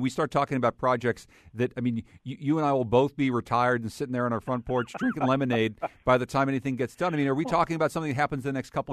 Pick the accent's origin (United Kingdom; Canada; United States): United States; Pittsburgh, Pennsylvania; now in Connecticut, United States; where I grew up in Pittsburgh, Jim, there are a lot of tunnels, right?